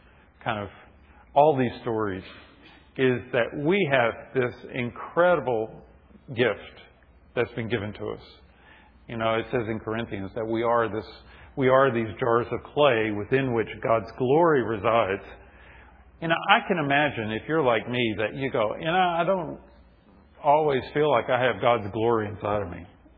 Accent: Memphis, Tennessee, United States; I grew up in Memphis, Tennessee, and went to school with the daughter of one of the founders of Holiday Inn.

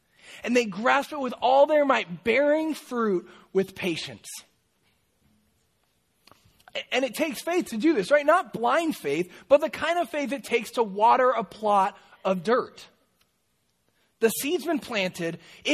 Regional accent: San Mateo, California, United States; But I'm not from Berkeley. I'm from San Mateo. I grew up in San Mateo. I'm a city boy.

